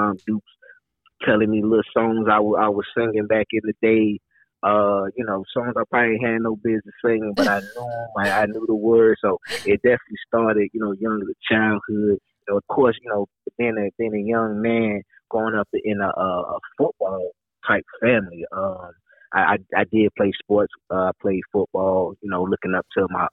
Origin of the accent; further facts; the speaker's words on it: Charlotte, North Carolina, United States; Currently in Charlotte, from Charlotte. Born and raised in Charlotte. Uptown, North Transylvania, baby. Lockwood, yeah, baby.